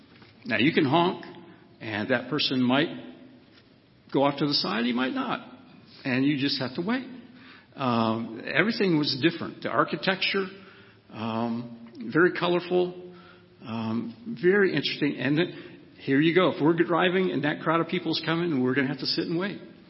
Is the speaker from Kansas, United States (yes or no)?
yes; Kansas, United States; I'm from Kansas.